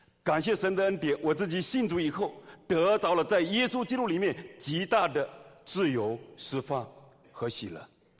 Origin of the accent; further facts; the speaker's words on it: Fujian, China; moved away as an adult; 我从小在福建的农村长大